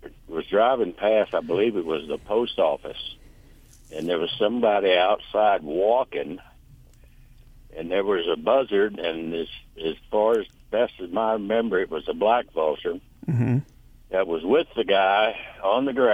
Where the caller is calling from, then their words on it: Louisiana, United States; Vernon Parish.